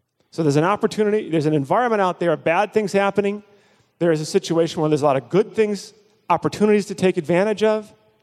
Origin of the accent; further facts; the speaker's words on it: Midwest, United States; You know, I grew up here in the Midwest, married in Toledo, taught at the University of Detroit, things like that.